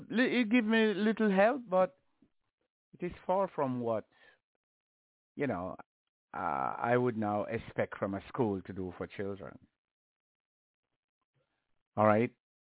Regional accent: Saint Catherine Parish, Jamaica; born there; Specifically, I was born in Jamaica, St. Catherine Parish.

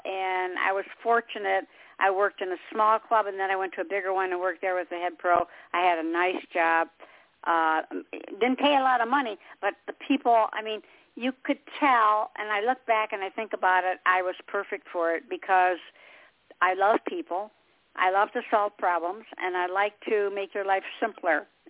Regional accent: Detroit, Michigan, United States; I'm originally from Michigan, Detroit. I'm a Motown girl.

